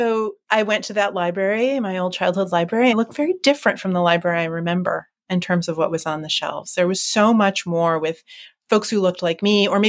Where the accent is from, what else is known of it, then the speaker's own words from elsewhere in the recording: Rochester, New York, United States; I grew up in Rochester, New York, and we were in my old neighborhood